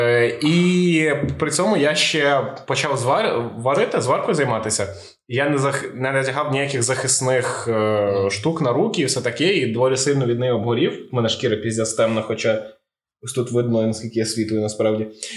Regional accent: Ivano-Frankivsk, Ivano-Frankivsk Oblast, Ukraine; Я кажу, з Франківська.

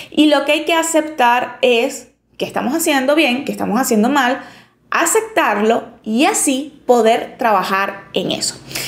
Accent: Venezuela; se come en Navidad aquí en mi país, en Venezuela

